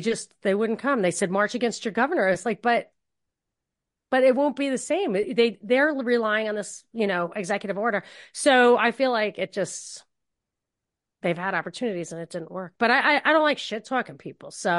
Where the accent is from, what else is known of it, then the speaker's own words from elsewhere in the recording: New York, United States; also born or lived in Texas; I didn't know anyone who thought that way, because I was from New York, which is super Democrat. And but then this radio station was in Atlanta. I'd lived in Texas